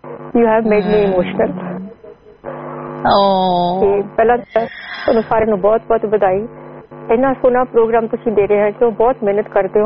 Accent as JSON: {"language": "Punjabi", "region": "Haryana", "country": "India", "said": "ਸਾਡਾ ਪਿੰਡ ਨਾ ਅੰਬਾਲੇ ਦੇ ਕੋਲ ਛੋਟਾ ਜਿਹਾ ਪਿੰਡ ਹੈਗਾ, ਕਿਉਂਕਿ ਮੇਰੇ ਬਾਪੂ ਜੀ ਆਰਮੀ ਸੀਗੇ ਤਾਂ ਉਹਨਾਂ ਨੂੰ ਰਿਟਾਇਰਮੈਂਟ ਤੋਂ ਬਾਅਦ ਗੌਰਮੈਂਟ ਵੱਲੋਂ ਕੁਛ ਇਨਾਮ ਉਹਨੂੰ ਮਿਲੇ ਸੀਗੇ, ਤਾਂ ਉੱਥੇ ਜ਼ਮੀਨ ਮਿਲੀ ਸੀ, ਤਾਂ ਅਸੀਂ ਉੱਥੇ ਸੈਟਲ ਹੋ ਗਏ, ਤੇ ਮੈਨੂੰ 2 ਸਾਲ ਪਿੰਡ ਰਹਿਣ ਦਾ ਮੌਕਾ ਮਿਲਿਆ"}